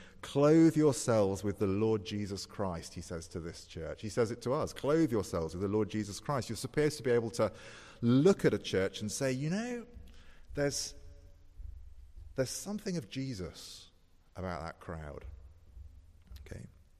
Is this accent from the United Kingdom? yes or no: yes; United Kingdom; Okay, I was 20. She was in her 80s. I'm British. She was Greek.